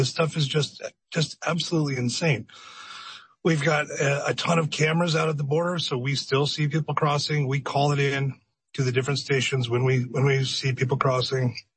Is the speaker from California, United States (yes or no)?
yes; San Diego, California, United States; So I'm from San Diego. I grew up here. The only time I left was for college and when I was in the army, and then I came right back This is my home. East County, East San Diego is my home.